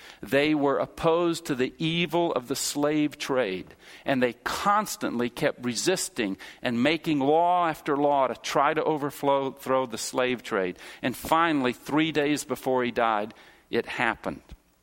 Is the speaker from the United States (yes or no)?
yes; the South, United States; I grew up in the South.